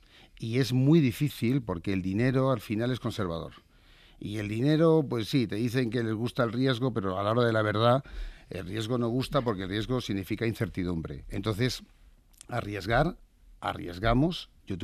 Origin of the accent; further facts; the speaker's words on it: Seville, Andalusia, Spain; moved away as an adult; now in Madrid, Spain; mi primer trabajo como becario en Madrid cuando vine de Sevilla fue aquí